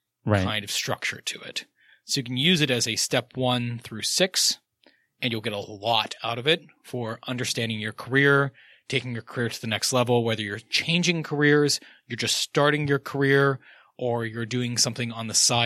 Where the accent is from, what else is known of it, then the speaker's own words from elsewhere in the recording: Pennsylvania, United States; because I grew up in Pennsylvania